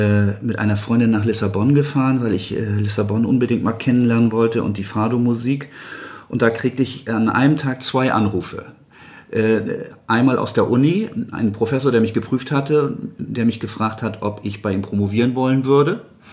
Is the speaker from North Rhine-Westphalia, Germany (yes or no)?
no; Lübeck, Schleswig-Holstein, Germany; born there; Lübeck ist ja meine Geburtsstadt, wie du schon so richtig gesagt hast.